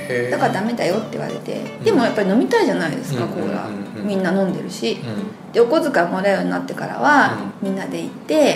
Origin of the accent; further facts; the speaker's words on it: Ibaraki, Japan; 出身は茨城県です。